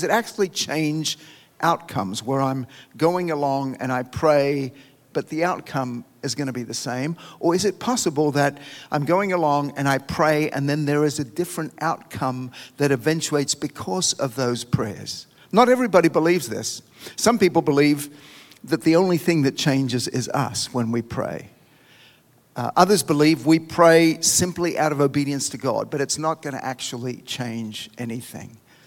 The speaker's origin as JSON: {"language": "English", "town": "Sydney", "region": "New South Wales", "country": "Australia", "moved": "as an adult", "said": "my mind went back to my family in Australia, probably because it was Christmas. I was thinking about the day when I waved goodbye to them 6 months earlier from Sydney Harbour on my way to Panama."}